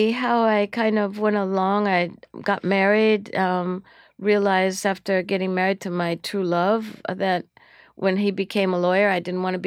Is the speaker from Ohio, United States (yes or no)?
yes; Lorain, Ohio, United States; Grew up in Ohio. Lorain, Ohio.